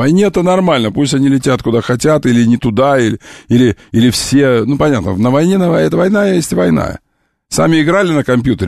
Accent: Siberia, Russia; Я говорю, Руси. Руси, c'est un pays, Сибирьон.

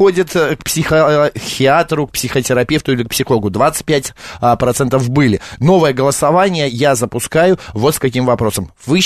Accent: Moscow, Russia; Больные мы, москвичи, россияне или нет?

